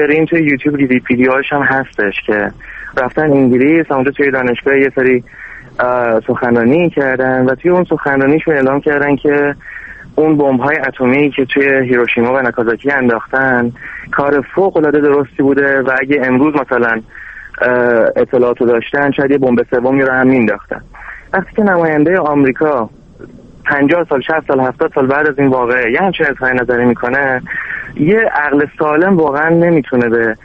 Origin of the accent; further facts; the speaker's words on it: Iran; به عنوان یک ایرانی